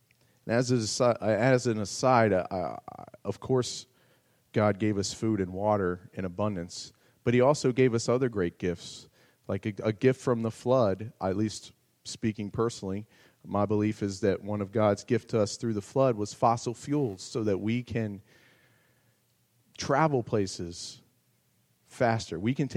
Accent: Maryland, United States; born or raised there

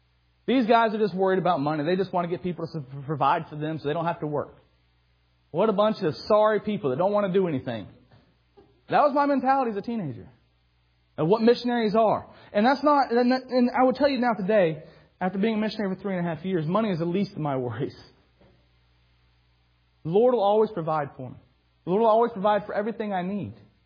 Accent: Lakeland, Florida, United States; I grew up in church. I grew up in Lakeland, Florida. I grew up in church.

